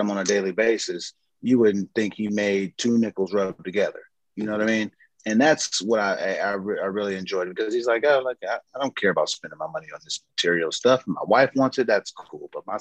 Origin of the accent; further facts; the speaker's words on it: San Diego, California, United States; And, you know, me, I'm obviously from San Diego.